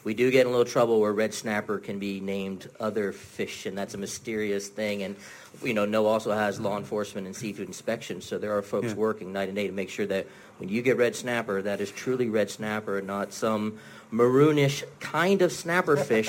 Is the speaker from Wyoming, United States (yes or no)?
no; Jupiter, Florida, United States; I grew up in Jupiter, just north of where you are.